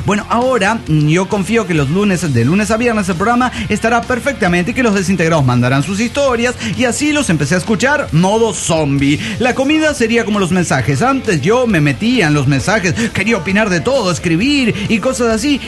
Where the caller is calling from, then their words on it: Aguascalientes, Mexico; de Aguascalientes, México.